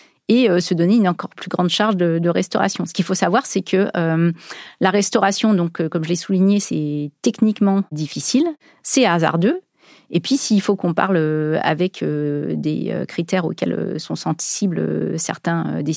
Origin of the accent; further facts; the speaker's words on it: France; c'est un élément réglementaire qui est important chez nous en France